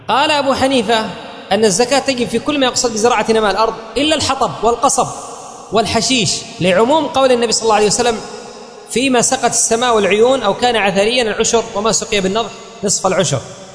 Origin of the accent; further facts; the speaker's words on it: Yemen; وأيضا للفائدة، في بلادنا اليمن بالذات